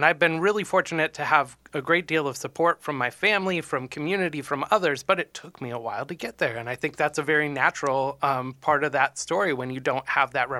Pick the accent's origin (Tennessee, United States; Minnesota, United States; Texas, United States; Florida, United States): Minnesota, United States; Northfield; also born or lived in Massachusetts; I grew up in the Midwest. So I spent most of my childhood down in Northfield, Minnesota, about 45 minutes south of the Twin Cities, and then went to college down in Iowa at Grinnell College.